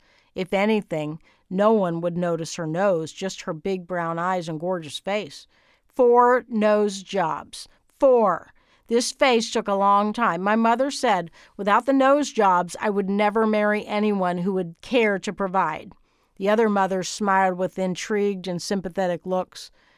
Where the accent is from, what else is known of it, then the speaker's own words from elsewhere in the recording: New York City, New York, United States; I grew up in the Bronx. The FBI was always investigating my pop.